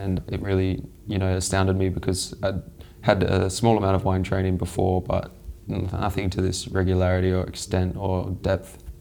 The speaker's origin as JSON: {"language": "English", "town": "Perth", "region": "Western Australia", "country": "Australia", "said": "I'm from Perth, West Australia."}